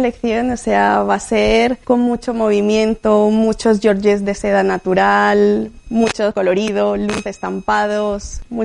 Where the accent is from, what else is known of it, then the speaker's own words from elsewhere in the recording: Madrid, Community of Madrid, Spain; born there; Yo soy española, nací aquí en Madrid, pero mi familia es de Colombia, entonces lo latino lo llevo en la sangre.